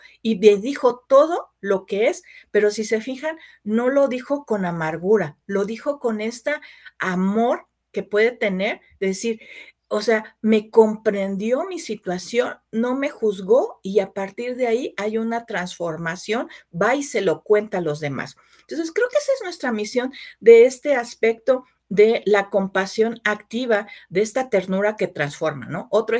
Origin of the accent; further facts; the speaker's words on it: Mexico; Vemos que actualmente nuestro país, México, como América Latina, sigue siendo de los países más violentos, ¿no?